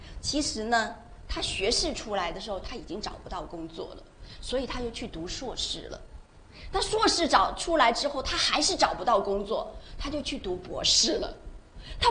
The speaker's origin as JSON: {"language": "Chinese", "country": "China", "said": "我是来自中国，那大家知道哈，中国大陆我们都是受无神论的教育。"}